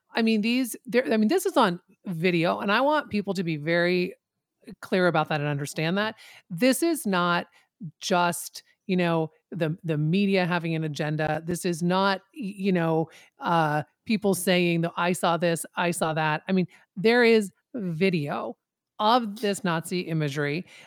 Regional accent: Washington, United States; I mean, I grew up in Washington State, and everybody knew that Idaho was

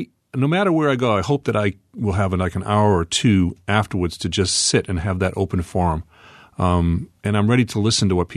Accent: New England, United States; Well, I'm from New England originally, and I love the New England folks.

